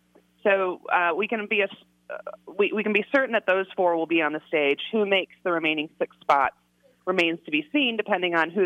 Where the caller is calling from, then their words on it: Las Vegas, Nevada, United States; Hi, good morning, Las Vegas, Nevada.